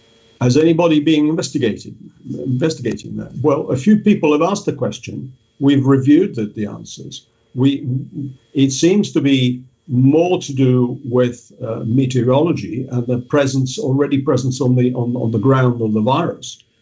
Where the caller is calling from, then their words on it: Italy; English is a second language; Remember, I am talking from Italy, so I have a Europe-wide perspective.